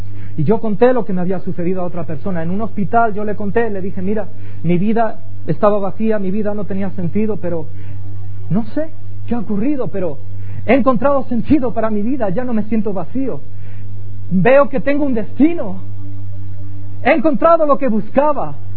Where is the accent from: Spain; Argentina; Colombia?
Spain; Ciudad Real, Castilla-La Mancha; born there; Y estábamos allí en Ciudad Real, donde yo nací